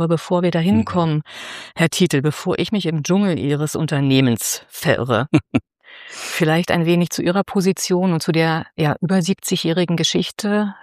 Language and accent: German; Brandenburg, Germany; born there; gebürtige Brandenburgerin